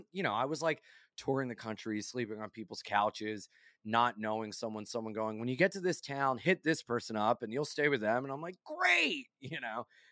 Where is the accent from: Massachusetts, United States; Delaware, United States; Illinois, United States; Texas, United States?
Delaware, United States; there was this local band in Delaware, because we're from Delaware.